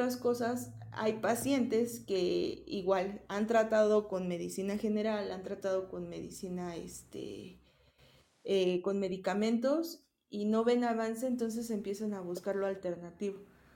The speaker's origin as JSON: {"language": "Spanish", "country": "Mexico", "said": "entonces es lo bonito de aquí, de nosotros, que nos gusta cuidar."}